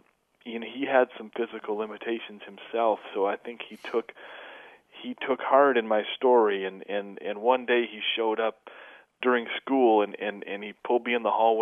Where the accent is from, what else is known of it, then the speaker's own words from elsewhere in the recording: Flint, Michigan, United States; There was a lot of economic strife and chances to get into trouble growing up in Flint.